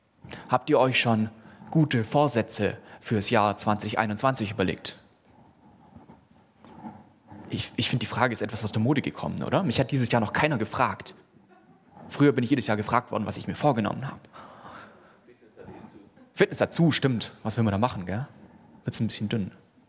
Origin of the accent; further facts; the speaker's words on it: Baden-Württemberg, Germany; ich bin ja auch Schwabe.